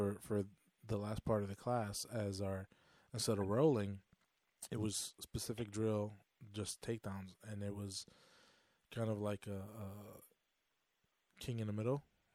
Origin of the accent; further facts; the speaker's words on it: Chicago, Illinois, United States; So when I was growing up in Chicago, we used to shop at Aldi.